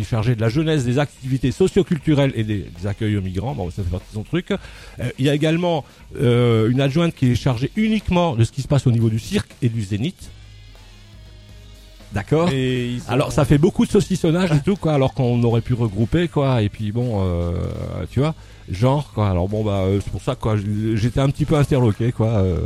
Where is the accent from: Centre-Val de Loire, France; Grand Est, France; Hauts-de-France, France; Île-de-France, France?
Grand Est, France; moved away; quand je suis arrivé ici en tant qu'Alsacien et par rapport à la relation qu'on a par rapport à notre langage, notre dialecte personnel.